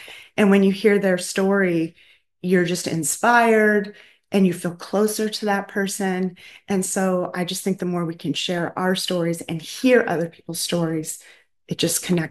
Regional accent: Willamina, Oregon, United States; also born or lived in McMinnville; Okay, so I was born right here in McMinnville. If you're familiar with McMinnville, I was born at Walgreens, which used to be the hospital. My family moved to Willamina when I was, I think, about 3 years old. And so I spent my whole life there.

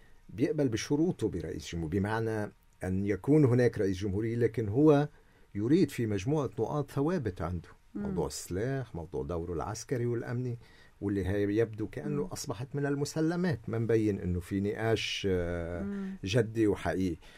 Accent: Lebanon; يعني هل نتخيل نحن كلبنانيين

